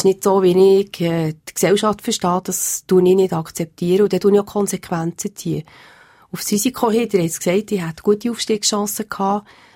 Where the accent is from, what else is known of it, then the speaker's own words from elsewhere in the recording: Bern, Switzerland; Ich bin in Bern aufgewachsen, habe die ersten fast 20 Jahre von meinem Leben hier verbracht. Bin dann nachher wegen der Liebe zum Dorfschullehrer aufs Land gekommen und seit 28 Jahren bin ich jetzt dort.